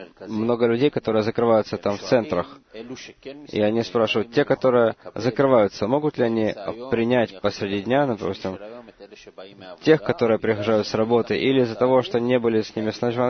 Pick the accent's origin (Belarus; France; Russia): France; Russian is a second language; я из Франции.